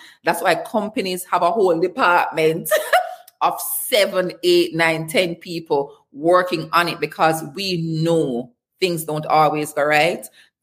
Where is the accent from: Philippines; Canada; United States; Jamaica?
Jamaica; especially in US dollars as a Jamaican